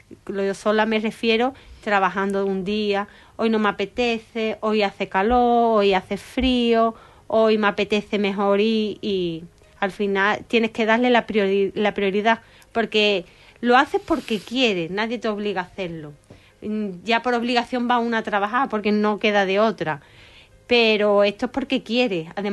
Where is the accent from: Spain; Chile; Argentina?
Spain; Huelva, Andalusia; Es que de donde yo vengo, yo entrenaba, como he dicho, en el campo de fútbol antiguo, y aquello era del recreativo.